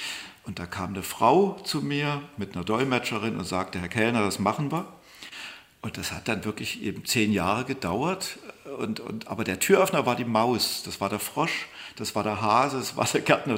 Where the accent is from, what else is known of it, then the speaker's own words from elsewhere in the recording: East Germany, Germany; als Ostdeutscher